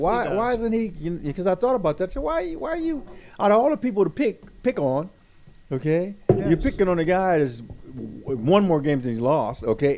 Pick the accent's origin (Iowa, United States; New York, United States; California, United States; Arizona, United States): California, United States; Compton; Yeah, it changed over time. Because you got to think back to Compton. Compton in the 60s